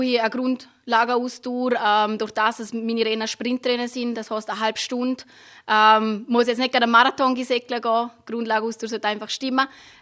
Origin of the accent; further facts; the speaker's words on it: Liechtenstein; ich komme aus dem Lechtenstein